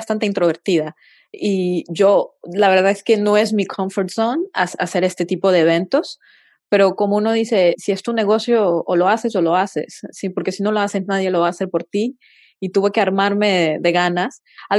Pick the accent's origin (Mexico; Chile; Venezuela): Venezuela; yo soy de Venezuela, entonces hablo con mis manos y hablo muy expresivamente